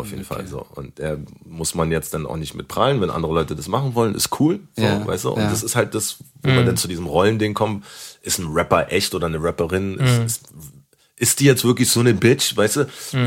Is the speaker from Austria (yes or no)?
no; Berlin, Germany; ich bin hier in Kreuzberg groß geworden und habe auch meine Scheiße gebaut und sowas alles. Und da waren halt meine alten Klassenkameraden, ich bin halt hier Skalitzer in die Kiezschule gegangen.